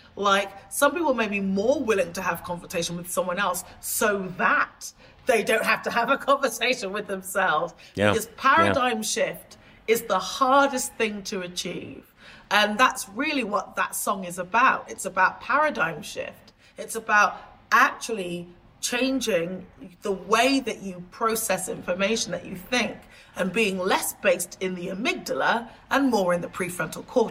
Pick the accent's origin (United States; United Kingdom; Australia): United Kingdom; England